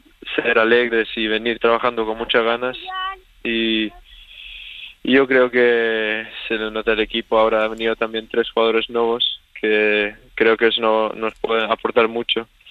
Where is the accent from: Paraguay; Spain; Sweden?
Sweden; Spanish is a second language; como siendo sueco, la verdad que Mallorca es el paraíso.